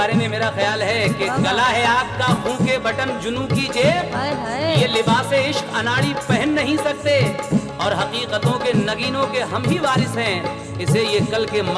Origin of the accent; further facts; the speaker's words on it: Budaun, Uttar Pradesh, India; और अव्वल तो मैं मुरादाबादी हूँ ही नहीं, मैं बदायूं का रहने वाला हूँ।